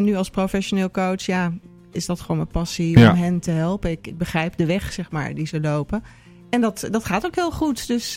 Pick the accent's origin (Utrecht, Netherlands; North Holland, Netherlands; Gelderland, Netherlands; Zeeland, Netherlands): Utrecht, Netherlands; Amersfoort; ik kom uit Amersfoort.